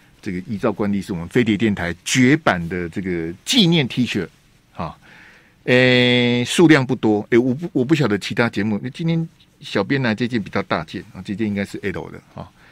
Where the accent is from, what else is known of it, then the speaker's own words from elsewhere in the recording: Taiwan; now in Shanghai, China; 上海的台商，我们台湾人啊，